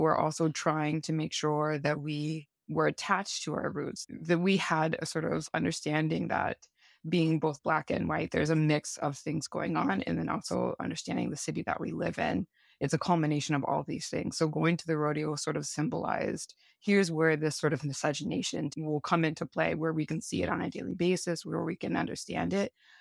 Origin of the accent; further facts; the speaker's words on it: San Antonio, Texas, United States; I was raised in San Antonio, which is also known as Military City, USA.